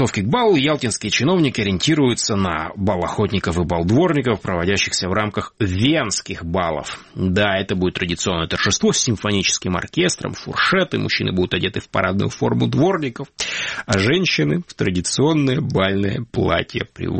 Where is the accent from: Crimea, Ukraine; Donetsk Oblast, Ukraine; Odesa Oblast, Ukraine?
Crimea, Ukraine; Simferopol; я родом из Симферополя